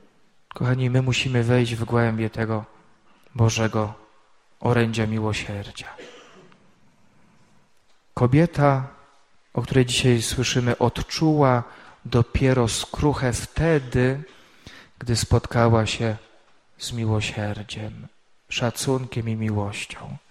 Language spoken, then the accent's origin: Polish; Lesser Poland, Poland; now in Radom, Poland; Pochodzę z diecezji tarnowskiej, już zapomniałem po 10 latach pobytu w Radomiu